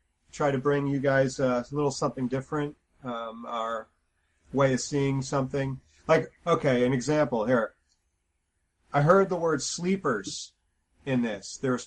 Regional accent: United States; Rob and I are in New Jersey. We're in the country of the United States of America. So we are three American Doctor Who fans

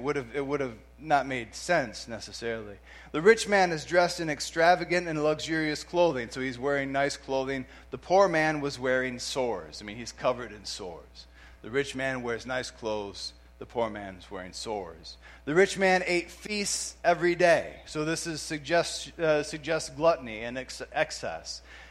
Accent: United States; Now, as an American, this makes me uncomfortable, right?

